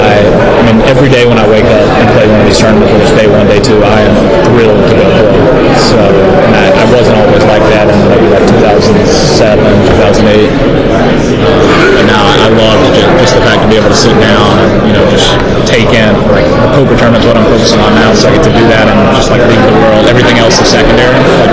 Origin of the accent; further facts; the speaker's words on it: Alabama, United States; sort of where I grew up in Alabama, it's not like that.